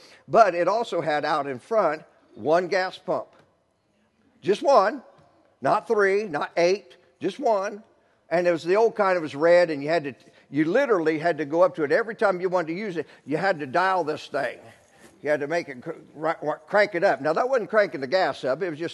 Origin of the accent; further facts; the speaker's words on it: Indiana, United States; I grew up in Cornfield County, Indiana.